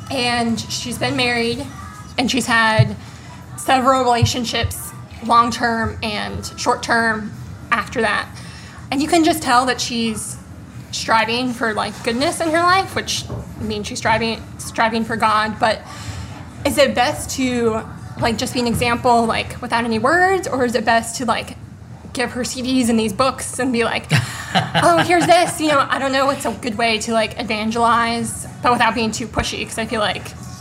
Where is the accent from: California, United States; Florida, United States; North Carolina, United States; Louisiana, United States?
Florida, United States; Jacksonville; from Jacksonville, Florida.